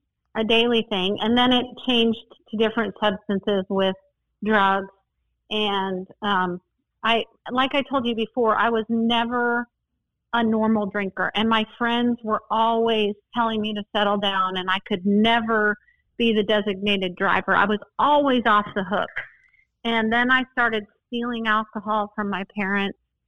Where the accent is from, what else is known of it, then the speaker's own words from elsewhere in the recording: Boulder, Colorado, United States; I grew up in Boulder, Colorado.